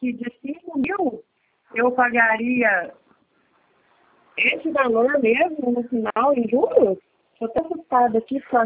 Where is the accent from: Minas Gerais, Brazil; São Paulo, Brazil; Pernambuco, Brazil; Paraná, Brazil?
Minas Gerais, Brazil; Serrania; Serrania, Minas Gerais. É pertinho, 25 quilômetros de Alfenas.